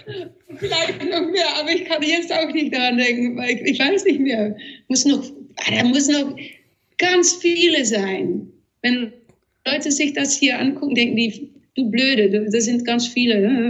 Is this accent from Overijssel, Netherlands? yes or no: yes; Overijssel, Netherlands; born there; German is a second language; so ein Vogel, die viel vorkommt, so in wo ich geboren bin, so neben die Grenze eigentlich, in der Nähe von Enschede.